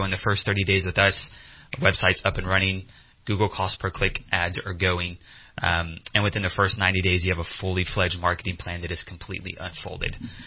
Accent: Texas, United States; Listen, I'm from Texas

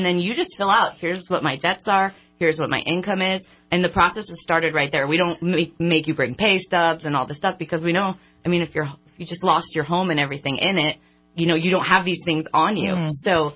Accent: Sacramento, California, United States; I'm from Sacramento.

